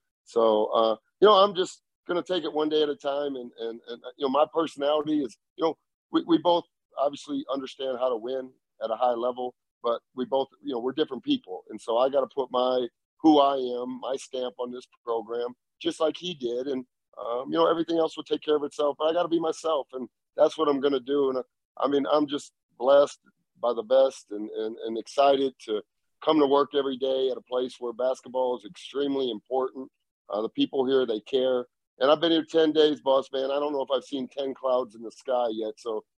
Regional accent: Dubuque, Iowa, United States; because I was growing up in Dubuque, Iowa.

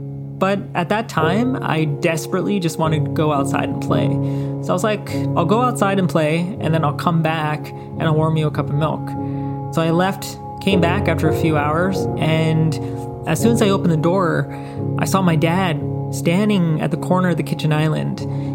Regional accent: India; moved away; these were the same colored rope that we used to tie our luggage together when we came over from India.

